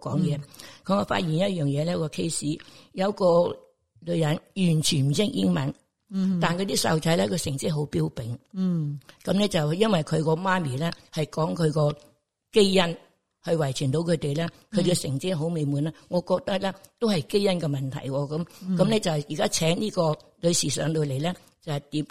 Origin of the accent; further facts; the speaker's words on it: Guangdong, China; 虽然我哋系广东人，广东人咧又潮州啊、客家啊、四邑啊嗰啲啦，中山咧嗰啲语言都系唔同噶嘛，系嘛，咁我亦都系要去学咗佢哋略懂皮毛咧，